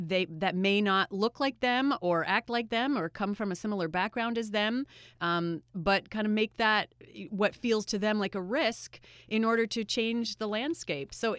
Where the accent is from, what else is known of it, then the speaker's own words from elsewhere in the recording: Canada; I'm a Canadian, but it does seem in this country like change happens from the bottom up.